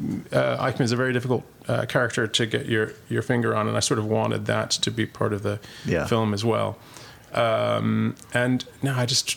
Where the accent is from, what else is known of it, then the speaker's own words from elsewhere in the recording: New York City, New York, United States; born there; I was born in New York. I was born in what was then Doctor's Hospital, New York, which has been renamed, I think.